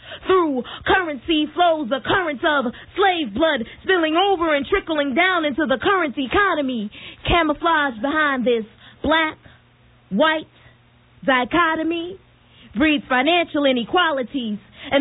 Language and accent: English; New York, United States; I'm a poet from New York